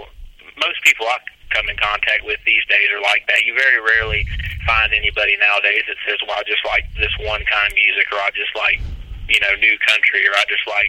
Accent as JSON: {"language": "English", "town": "Columbus", "region": "Georgia", "country": "United States", "said": "Well, originally from Columbus, Georgia, which is nowhere. There's nothing here."}